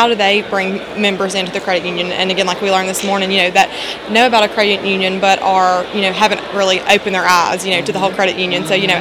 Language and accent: English; Jackson, Mississippi, United States; Jackson, Mississippi.